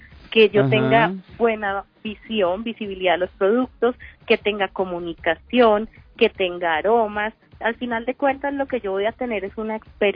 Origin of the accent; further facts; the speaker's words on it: Colombia; porque nosotros como cultura colombiana somos muy dados a percibir a través de los sentidos.